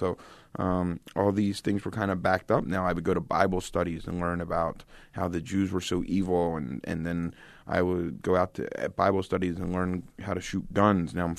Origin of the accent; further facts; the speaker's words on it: Philadelphia, Pennsylvania, United States; I grew up in South Philadelphia in a very kind of Irish Catholic ghetto.